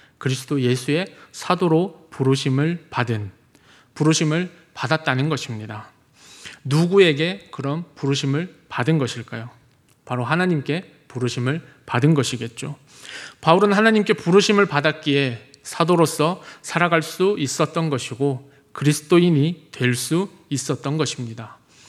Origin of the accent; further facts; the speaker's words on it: Ulsan, South Korea; 저도 제 고향이 울산인데 제가 울산 사람이라고 말을 하지 않으면 사람들이 제가 울산 사람인지 잘 모르시더라고요. 울산이 사투리가 심하지도 않을 뿐더러 그냥 저 스스로가 생각하기에 제가 사투리를 많이 안 쓴다고 생각을 해서